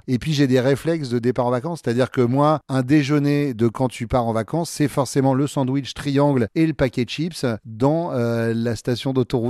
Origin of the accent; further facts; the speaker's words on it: Nouvelle-Aquitaine, France; moi je suis de ceux qui ont connu le Fort Boyard sans émission de télé dedans, puisque je suis de Charente-Maritime.